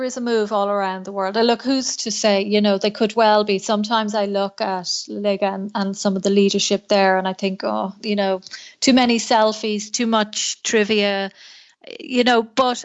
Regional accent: Ireland; And I call it our continent because first and foremost, I'm Irish. But secondly, I am European.

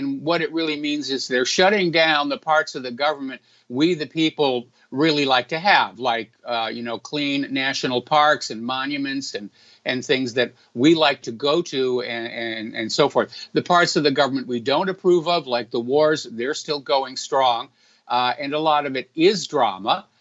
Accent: New England, United States; Politically, of course, when I was in my youth, growing up in New England, I never, ever, ever dreamt I would see our nation go the way it has gone politically

